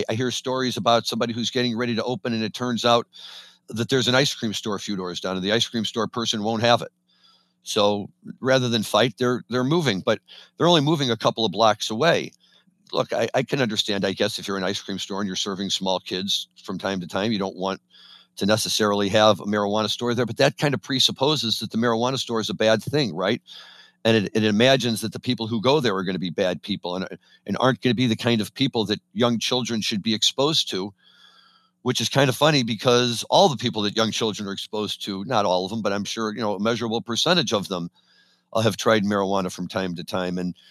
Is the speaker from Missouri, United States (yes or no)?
yes; Missouri, United States; Missouri's my home state, and I was still surprised they got medical.